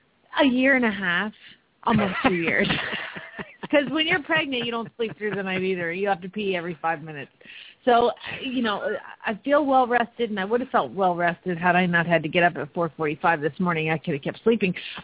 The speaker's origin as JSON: {"language": "English", "town": "Phoenix", "region": "Arizona", "country": "United States", "said": "from Phoenix, Arizona"}